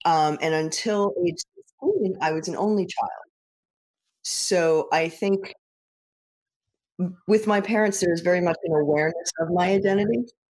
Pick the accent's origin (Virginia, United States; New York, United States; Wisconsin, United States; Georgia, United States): New York, United States; New York City; also born or lived in Long Island; You know, I grew up in New York City. And my family eventually moved out to Long Island